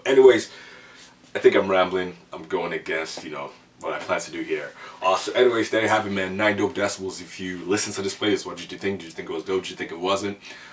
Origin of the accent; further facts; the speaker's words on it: Nigeria; me being Nigerian as well too, man. Again, you know, I be Niger boy